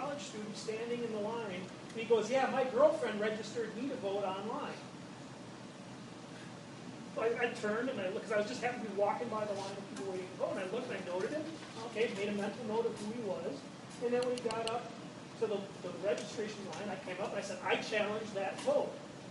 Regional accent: Washington, District of Columbia, United States; You know, I'm from Washington, D.C., and I looked at her and I'm like, yeah.

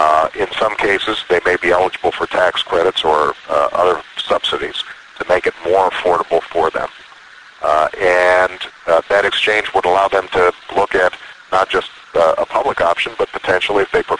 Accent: Hawaii, United States; I grew up in Hawaii. What can I tell you?

